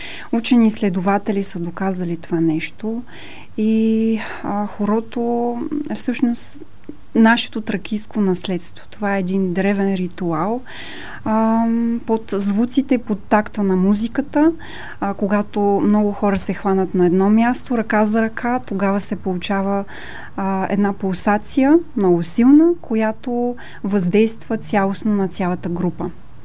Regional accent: Koprivshtitsa, Sofia Province, Bulgaria; now in Germany; Аз съм от Копривщица.

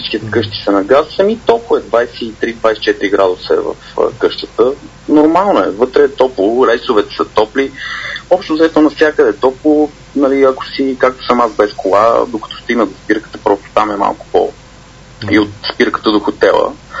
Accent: Sofia, Sofia City, Bulgaria; moved away as an adult; now in Regina, Canada; 8600 или 8700 километра от София точно до Риджайна. Първото това, което направих като дойдох да видя от родния ми град колко е далече.

